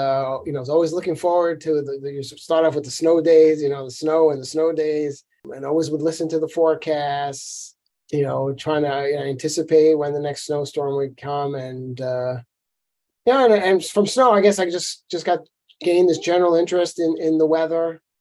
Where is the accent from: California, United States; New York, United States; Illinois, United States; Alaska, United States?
New York, United States; Brooklyn; Right. Yeah, I grew up in Brooklyn. Let's call it the Florida of New York City, where I was right there on the water.